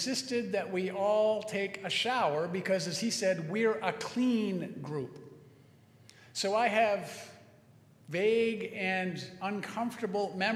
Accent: Connecticut, United States; I grew up in Connecticut and attended a big junior high school, now called a middle school, for 7th, 8th, and 9th grade

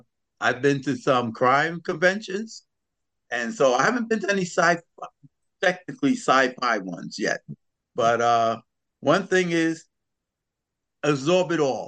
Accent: Bronx, New York, United States; I grew up in the South Bronx, so I know quite a bit about, you know, fighting to survive.

